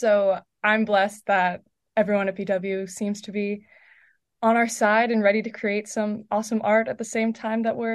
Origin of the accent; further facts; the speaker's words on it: Atlanta, Georgia, United States; You know, I grew up in Atlanta, so okay. I'm not too scared of it.